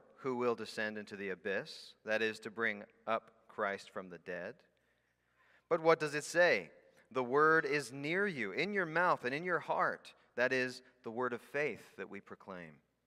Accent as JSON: {"language": "English", "country": "Ecuador", "tie": "born or raised there", "said": "I grew up in South America, actually. For 10 years, I grew up in Ecuador, South America."}